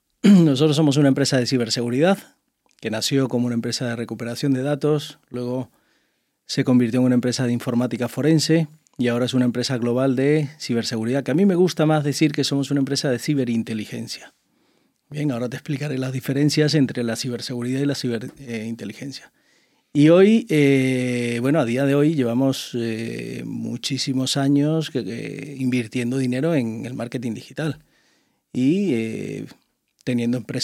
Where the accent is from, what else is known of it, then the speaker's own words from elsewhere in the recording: Caracas, Capital District, Venezuela; born there; Bien. Pues mira, nací en Venezuela, tengo 51 años.